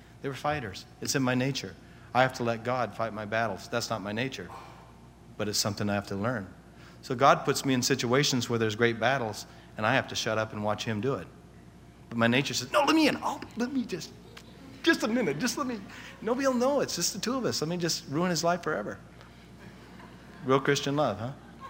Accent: Scotland, United Kingdom; It's just in me being a Scotsman, I think.

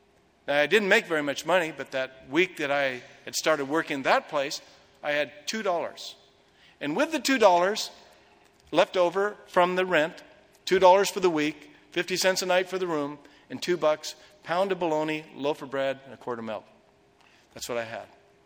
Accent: Portland, Oregon, United States; I was from Portland, Oregon, and rain was our middle name. I've got webbed feet like every duck from Oregon.

